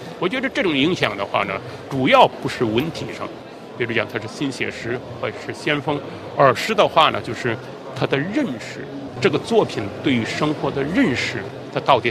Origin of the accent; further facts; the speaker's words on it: Henan, China; 因为我是一个河南人。